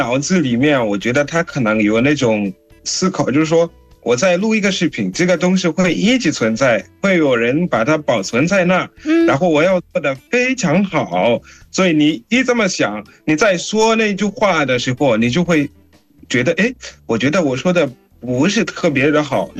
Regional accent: Zimbabwe; Chinese is a second language

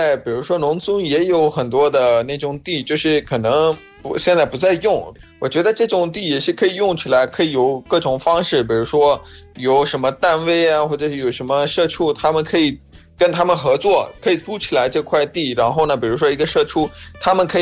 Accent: Pakistan; Chinese is a second language; 来自巴基斯坦的

